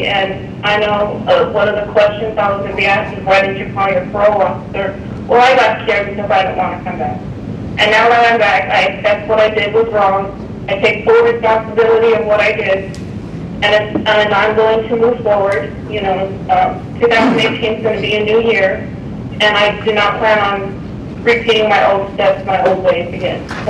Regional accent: Fort Miguel, Arizona, United States; He was staying on the reservation with my brother at the house where I grew up at in Fort Miguel.

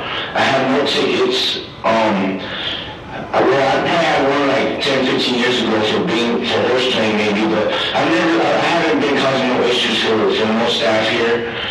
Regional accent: Sierra Vista, Arizona, United States; You know, I grew up in Sierra Vista, and it's a small town

